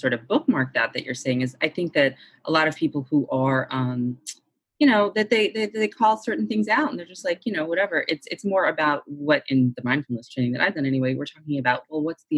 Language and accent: English; Boston, Massachusetts, United States; I'm from Boston also, so